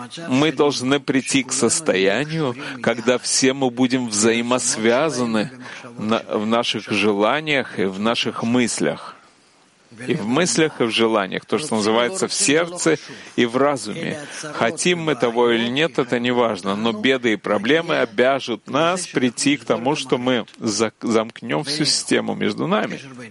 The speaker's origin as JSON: {"language": "Russian", "town": "Giv'at Hen", "region": "Central District", "country": "Israel", "said": "Я из Мушава Гиват-Хен. Это небольшое поселение возле Раанана."}